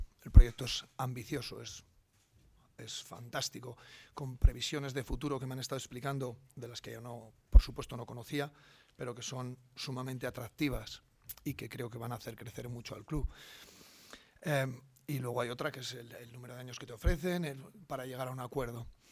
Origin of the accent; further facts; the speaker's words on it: Salas, Castile and León, Spain; Y luego, que soy de aquí, ¿eh? Que soy de aquí al lado, ¿eh? Que soy de Salas.